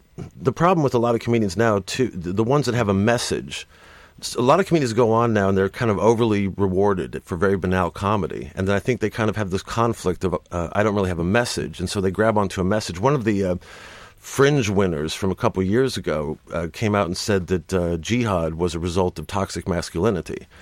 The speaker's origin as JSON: {"language": "English", "region": "London", "country": "United Kingdom", "said": "I am a Londoner, exactly."}